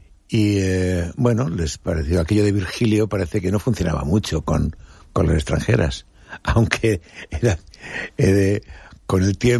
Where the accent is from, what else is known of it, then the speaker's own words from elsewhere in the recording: Cúllar Baza, Andalusia, Spain; De la provincia de Granada. De una pedanía de Cúllar Baza